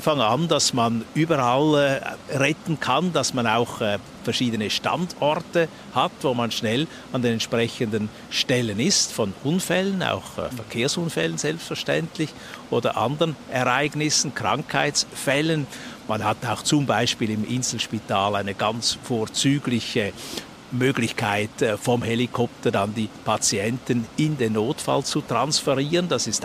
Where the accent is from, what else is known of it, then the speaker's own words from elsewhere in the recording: Switzerland; wo man auch als Schweizer, wenn man da im Ausland ist